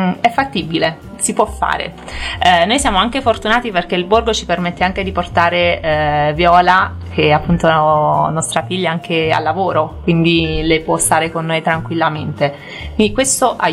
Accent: Vieste, Apulia, Italy; io sono della Puglia, di Vieste in particolare

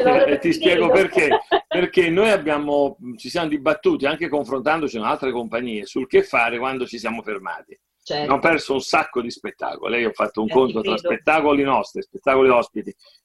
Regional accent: Naples, Campania, Italy; io dico da napoletano

